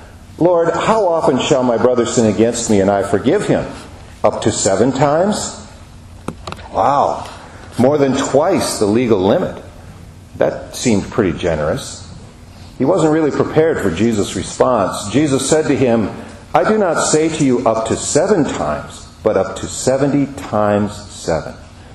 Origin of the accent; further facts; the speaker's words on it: Seattle, Washington, United States; Dear friends in Christ, I'm from Seattle. The biggest summer attraction in Seattle is Seafair